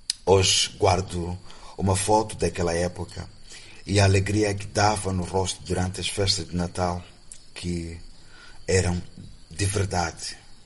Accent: Beira, Sofala, Mozambique; born there; nasci na Beira, uma cidade da costa moçambicana, em 1981, num período perturbado por guerra civil. Sou de uma família de 9 filhos e eu sou filho de meio.

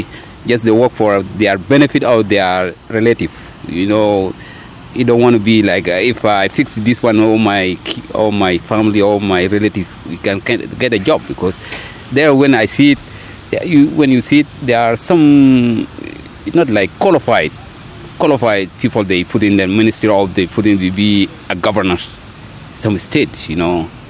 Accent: Khartoum, Sudan; English is a second language; I'm growing up in Khartoum

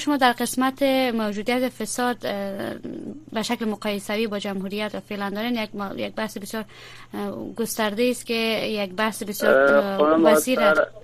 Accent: Herat, Afghanistan; من خودم شخصا از هرات هستم. بنان یک سری معلومات از ولایت هرات دارم.

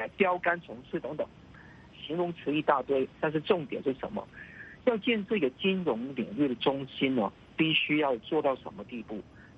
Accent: Hong Kong; 但我是香港人，我看在眼里，我不禁笑了起来哈。

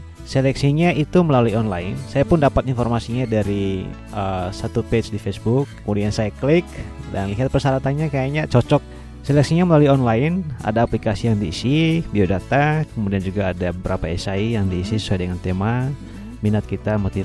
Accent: Indonesia; Kami dari Indonesia

